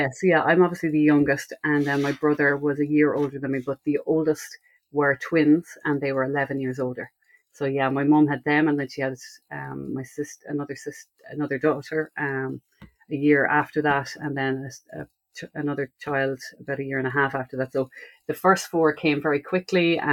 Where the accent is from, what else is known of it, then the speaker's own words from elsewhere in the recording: Connacht, Ireland; I was born in North County Mayo, in a place called, well, out in the sticks, really. It was the nearest village was 3 miles. So I lived out in the countryside with my family